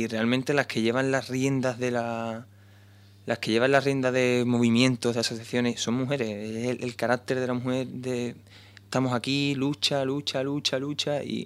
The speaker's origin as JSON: {"language": "Spanish", "country": "Western Sahara", "said": "Para que cuando llegue ese momento, el pueblo saharaui tiene que estar plenamente formado y plenamente capacitado para levantar de nuevo un país."}